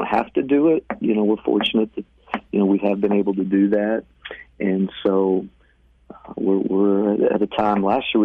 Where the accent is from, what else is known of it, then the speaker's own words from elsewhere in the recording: Colby, Kansas, United States; Mark, I'm from Colby, Kansas, so...